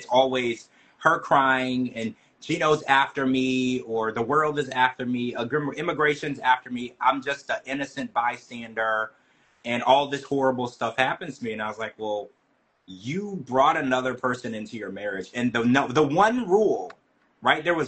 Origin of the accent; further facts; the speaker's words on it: Louisiana, United States; Because I know in some states, I'm from Louisiana, and I know there's a certain type of marriage